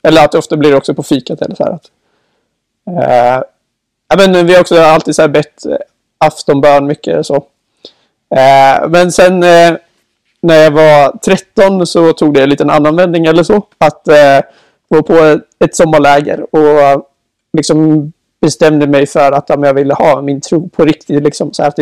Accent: Asklanda, Västra Götaland County, Sweden; Nej, precis. Jag är från Asklanda. En liten by ute i Västra Götaland.

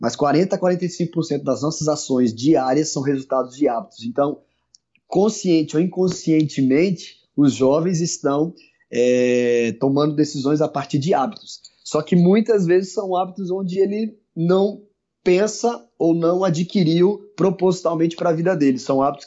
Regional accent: Aracaju, Sergipe, Brazil; also born or lived in Paraná; eu sou de Aracaju, Sergipe, na verdade sou natural lá do Paraná, mas sempre morei aqui.

